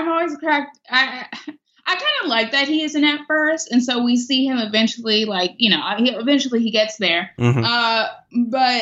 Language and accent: English; Chicago, Illinois, United States; I'm a Chicagoan, so I'm going to highlight this.